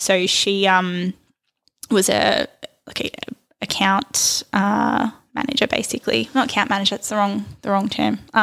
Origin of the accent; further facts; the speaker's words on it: Hoppers Crossing, Victoria, Australia; So we grew up in Hoppers